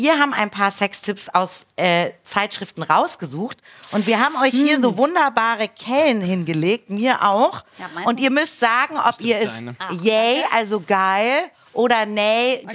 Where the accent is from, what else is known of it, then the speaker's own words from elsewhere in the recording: Hamburg, Germany; ich bin Hamburgerin.